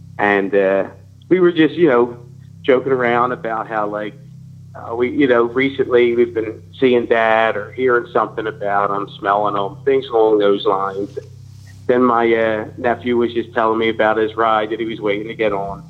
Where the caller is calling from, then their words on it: Philadelphia, Pennsylvania, United States; from sunny South Philadelphia.